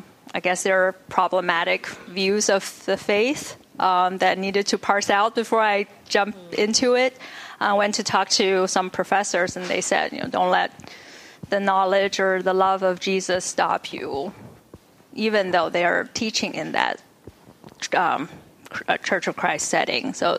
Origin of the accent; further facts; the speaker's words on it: China; I grew up in China all the way through the end of high school, and we were taught to be atheists, and so I was not exposed at all to any faith tradition.